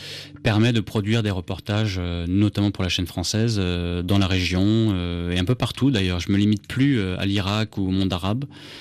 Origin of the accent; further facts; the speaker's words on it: France; born there; first language French; je me sens évidemment français, c'est ma langue maternelle, je suis né en France